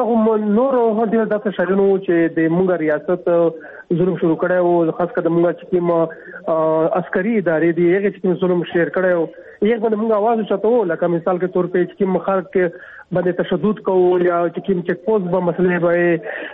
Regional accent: Khyber Pakhtunkhwa, Pakistan; او زه د جنوبي وزیرستان ته تعلق لرم

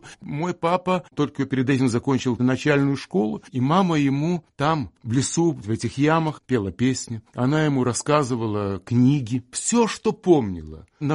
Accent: Lithuania; я чувствую вину, как литовец, я чувствую вину за тех, кто это делал.

